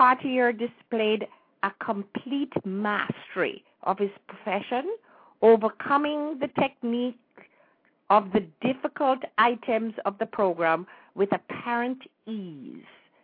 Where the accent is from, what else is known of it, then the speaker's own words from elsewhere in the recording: Jamaica; when we were growing up in Jamaica